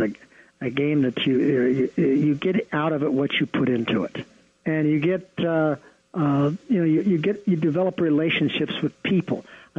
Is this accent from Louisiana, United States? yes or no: no; Ohio, United States; I mean, my wife and I grew up in the Midwest in Ohio.